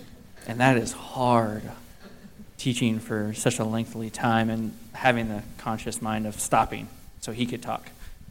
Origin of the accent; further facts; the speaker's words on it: United States; because, again, I'm American